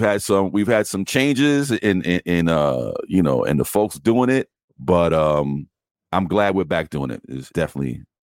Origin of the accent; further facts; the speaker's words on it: Queens, New York, United States; We're all from New York. Elle's from Brooklyn. You know, we're from Queens originally.